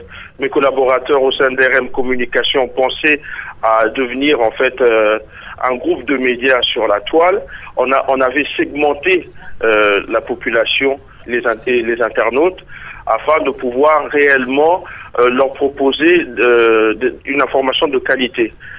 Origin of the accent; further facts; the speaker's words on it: DR Congo; pour moi en tant que Congolais